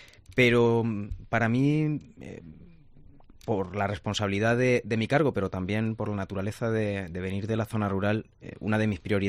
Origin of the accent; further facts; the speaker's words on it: Castilla-La Mancha, Spain; ya que vengo de nuestro campo de Montiel, una de esas zonas que necesita ayuda.